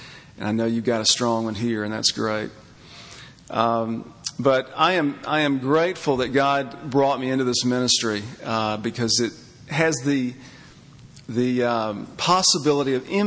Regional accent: Memphis, Tennessee, United States; We are from Memphis, Tennessee, and perhaps most of you have heard of Federal Express Corporation.

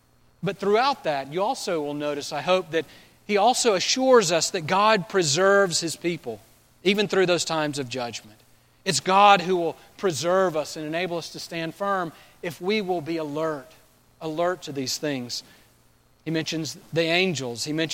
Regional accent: Alabama, United States; Growing up in South Alabama, I constantly heard the warning, actually, look out for snakes.

